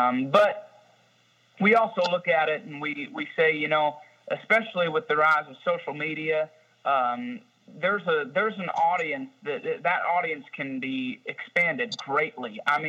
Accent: Michigan, United States; And since we're from Michigan, that's where … became based out of.

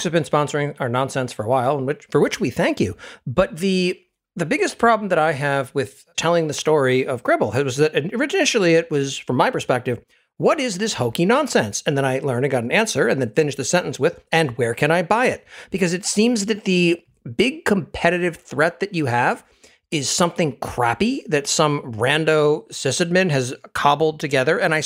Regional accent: Maine, United States; a lot of the reason that I am the way that I am is that I spent almost a decade growing up in Maine.

